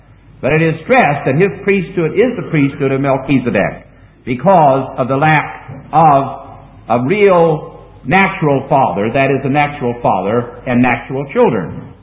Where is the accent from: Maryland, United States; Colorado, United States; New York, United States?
Colorado, United States; Denver; Now, when I was a boy growing up in Denver, Colorado, where I was born in 1911, that's in the United States of America